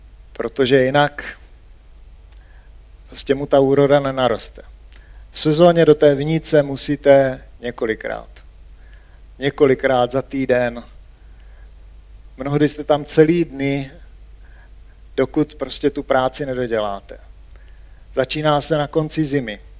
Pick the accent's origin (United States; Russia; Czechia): Czechia; South Moravian Region; Možná, že většina z vás ví, že jsem z Jižní Moravy. A na Jižní Moravě je mnoho vinic.